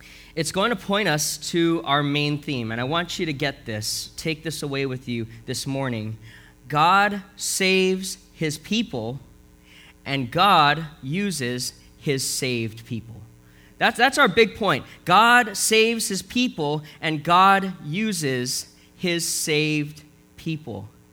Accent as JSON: {"language": "English", "region": "Hawaii", "country": "United States", "tie": "born or raised there", "said": "I'm from Oahu, and every time I go back, I always look to see if there's stuff that I remember from my childhood."}